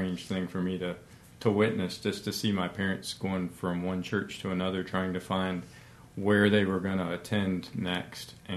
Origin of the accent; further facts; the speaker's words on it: Elkton, Virginia, United States; I grew up not too far from the church here. I grew up in Elkton, Virginia, and my dad was a pastor most of my childhood.